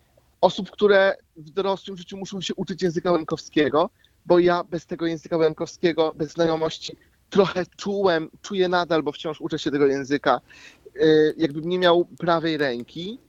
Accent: Lemko Region, Poland; now in Warsaw, Poland; ja sam jako młody Łemko mieszkam obecnie w Warszawie, natomiast jeżeli nie uda mi się na miesiąc, w ciągu miesiąca wrócić do rodziców na Łemkowinę

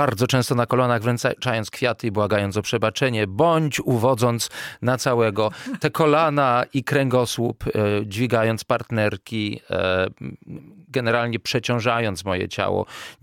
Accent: Kraków, Lesser Poland, Poland; A ja jestem jednak z Krakowa.

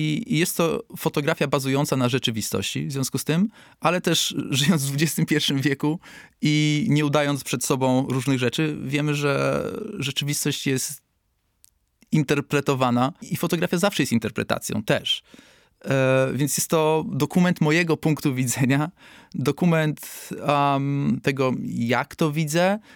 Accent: Podlaskie Voivodeship, Poland; now in Germany; Pochodzę z Podlasia, mieszkam aktualnie w Niemczech, przyjeżdżam do Polski w odwiedziny do rodziny, na wakacje, często do pracy.

